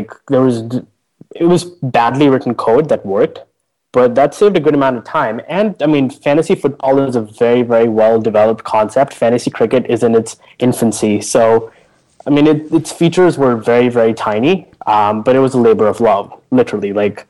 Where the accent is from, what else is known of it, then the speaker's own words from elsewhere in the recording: Muscat, Oman; I grew up in Muscat, Oman.